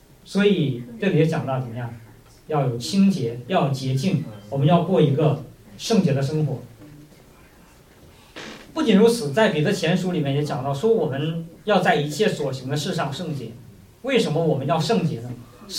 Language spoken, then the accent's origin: Chinese; Northeast China, China; 叫做我们东北话叫做糊墙哈，糊棚哈